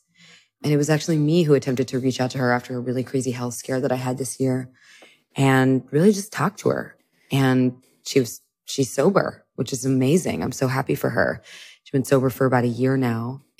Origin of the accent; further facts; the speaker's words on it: Florida, United States; I grew up in all kinds of places, but I grew up mostly in Florida. I moved around a lot.